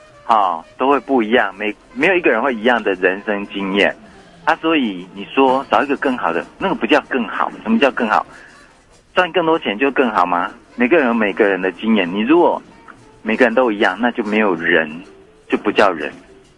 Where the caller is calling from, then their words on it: Chiayi County, Taiwan; 嘉义水上铺子的隔壁，太保隔壁。